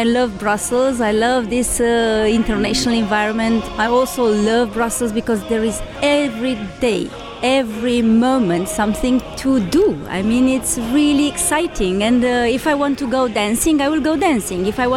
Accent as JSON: {"language": "English", "country": "Romania", "second_language": "English", "said": "from Romania. I came here in October 2011 because I wanted to have a new experience and to grow more."}